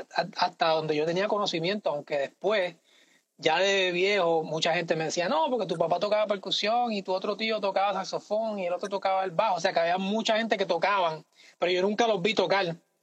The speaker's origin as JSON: {"language": "Spanish", "town": "San Juan", "country": "Puerto Rico", "tie": "born or raised there", "said": "Yo soy de San Juan, de ahí de Santurce. Yo me crié en el residencial Llorén Torres, mi familia es de ahí, mi papá y mamá se conocieron ahí, y ahí fue que me crié en esa área, tú sabes, primero en calle Loíza, el área de Villa Palmera, Shanghái"}